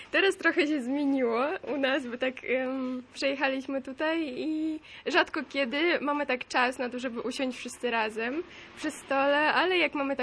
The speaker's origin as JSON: {"language": "Polish", "region": "Crimea", "country": "Ukraine", "moved": "yes", "lives_now": "Poland", "said": "Pochodzimy z Krymu, ogólnie jesteśmy Tatarami krymskimi i no przyjechaliśmy 6 lat temu, już równo 6 lat temu, no z powodu aneksji Krymu."}